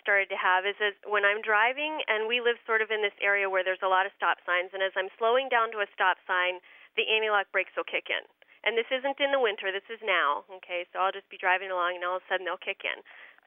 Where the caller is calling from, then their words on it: North Springfield, Pennsylvania, United States; I'm calling from Sunny Camp Fitch in North Springfield, Pennsylvania.